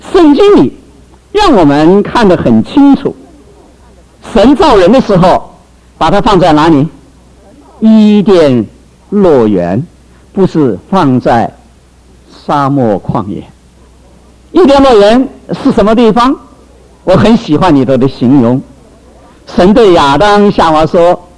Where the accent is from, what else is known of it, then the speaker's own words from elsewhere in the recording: China; 我想我们中国人听看见这个是最高兴，我们中国人最爱吃